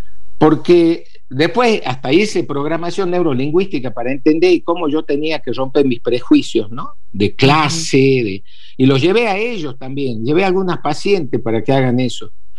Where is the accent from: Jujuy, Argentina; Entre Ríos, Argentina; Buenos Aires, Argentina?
Jujuy, Argentina; siempre de niño, cuando crecí en Jujuy, estuve en contacto con los pueblos indígenas